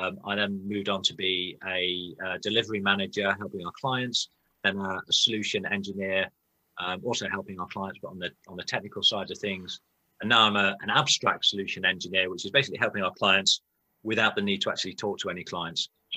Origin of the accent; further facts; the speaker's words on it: Derby, East Midlands, United Kingdom; I grew up in Derby.